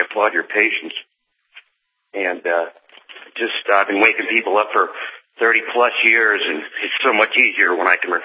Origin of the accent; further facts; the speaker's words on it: California, United States; And I I grew up on the Pacific Missile Test Center. I had my 18th and 19th birthday on the San Nicolas Island.